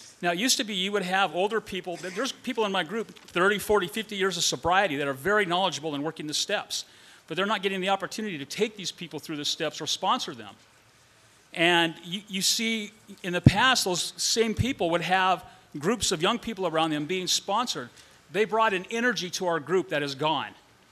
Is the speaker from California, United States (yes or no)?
yes; West Sacramento, California, United States; from West Sacramento, California, the new home of the A's, and which is in Yolo County